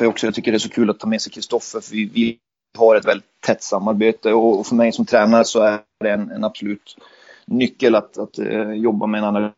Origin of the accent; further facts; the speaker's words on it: Luleå, Norrbotten County, Sweden; så flyttade vi sen hem till Luleå där jag bor, och det är min hemstad.